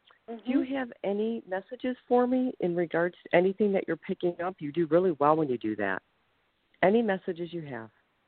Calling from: Ohio, United States; I'm from Ohio.

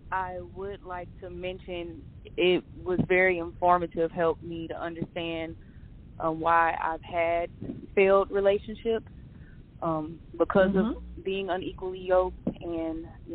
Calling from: Pine Bluff, Arkansas, United States; calling from Pine Bluff.

